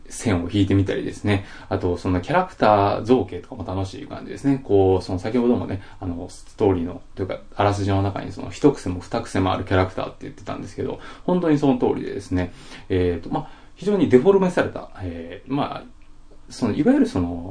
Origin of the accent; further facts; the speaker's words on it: Osaka, Japan; 私もね、その、あの出身が大阪なもんですから